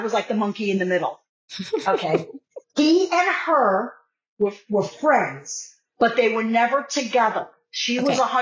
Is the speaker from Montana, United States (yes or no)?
no; New York, United States; I grew up in New York on Long Island, and I came out in school as well.